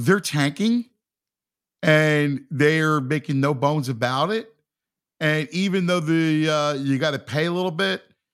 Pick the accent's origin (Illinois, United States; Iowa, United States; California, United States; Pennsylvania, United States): Pennsylvania, United States; Philadelphia; I'm from Philadelphia, right? Do I know tanks and processes?